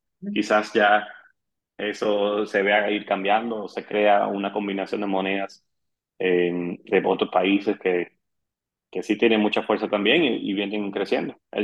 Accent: Dominican Republic; en esquema de que uno como dominicano

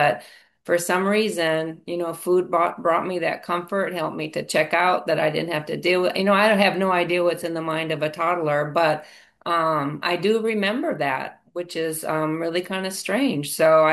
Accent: Minnesota, United States; There was a lot of craziness in the household where I grew up in Minnesota.

